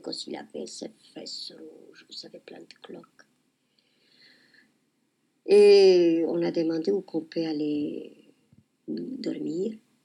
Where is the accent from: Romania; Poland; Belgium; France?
Poland; Ils savaient qu'on est mari et femme, et qu'on est polonais d'origine.